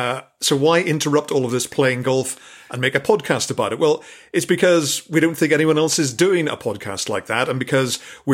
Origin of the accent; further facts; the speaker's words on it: Northern Ireland, United Kingdom; because I'm Northern Irish.